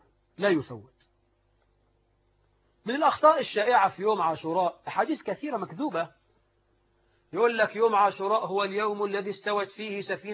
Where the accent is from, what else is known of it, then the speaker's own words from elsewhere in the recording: Egypt; نحن كمصريين